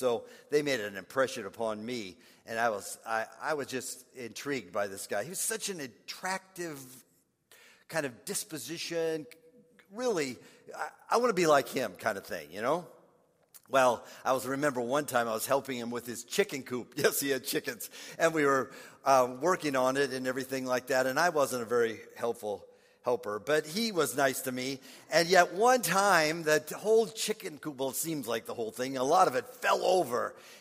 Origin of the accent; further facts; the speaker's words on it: Minneapolis, Minnesota, United States; they were from a mission group stationed in Minneapolis, Minnesota, and that was my hometown back then.